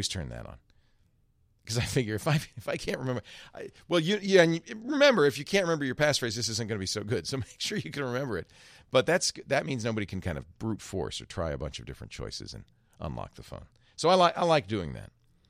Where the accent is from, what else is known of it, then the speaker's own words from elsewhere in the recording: Providence, Rhode Island, United States; I grew up in Providence, which means I'm used to Gloucester, Mass.